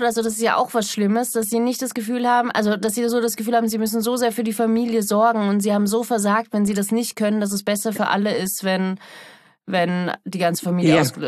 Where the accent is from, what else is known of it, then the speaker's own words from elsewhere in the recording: Vienna, Austria; Also ich bin sehr Wien verwurzelt. Deswegen würde ich auch immer sagen, ich komme aus Wien, obwohl ich eigentlich eine deutsche Staatsbürgerschaft habe.